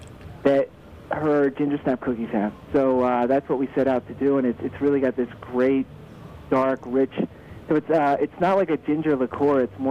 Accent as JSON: {"language": "English", "town": "Souderton", "region": "Pennsylvania", "country": "United States", "said": "Souderton, which is near just north of Quakertown."}